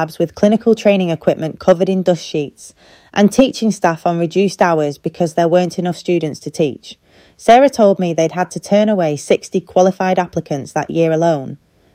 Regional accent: Smallbridge, United Kingdom; Growing up in Smallbridge, I left school at 16 to care for my mum when her MS got worse.

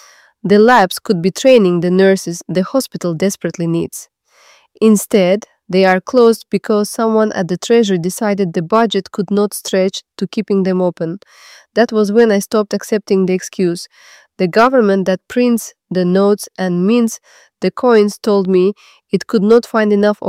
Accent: Bucharest, Romania; moved away as an adult; now in London, United Kingdom; I grew up in Bucharest and came to London at 18 to study biomedical sciences at Queen Mary University.

